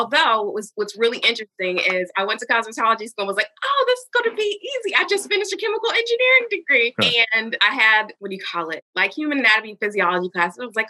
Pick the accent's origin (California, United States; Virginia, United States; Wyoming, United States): Virginia, United States; also born or lived in Jamaica, Queens, New York; Actually, I'm an East Coast girl. So I was born in New York in Jamaica, Queens. And my mother moved us down to Virginia.